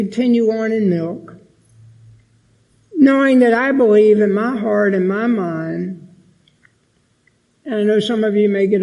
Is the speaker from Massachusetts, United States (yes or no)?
no; Pennsylvania, United States; Some of you know that I'm from Pennsylvania. I was born in Pennsylvania